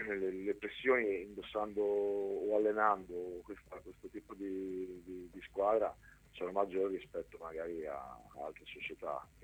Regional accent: Ancona, Marche, Italy; sono di Ancona e è sempre bello ritornare

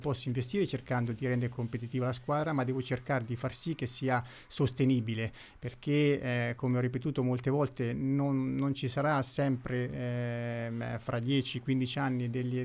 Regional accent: Marche, Italy; Io sono marchigiano e quindi il cercare di riuscire a riportare dove merita questa piazza mi inorgoglisce

